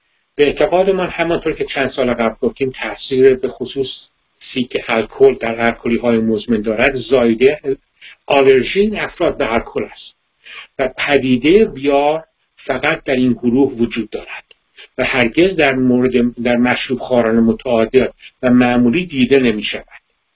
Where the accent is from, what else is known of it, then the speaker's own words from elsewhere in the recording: Iran; moved away as an adult; وقتی من 22 سالم بود که از ایران اومدم بیرون، اینجا هم توی شهر ما فارسی زبون نیستش،